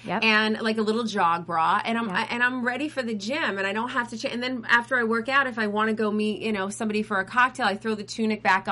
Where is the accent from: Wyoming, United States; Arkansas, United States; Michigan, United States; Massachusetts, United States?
Massachusetts, United States; I grew up in the Berkshires, as you see.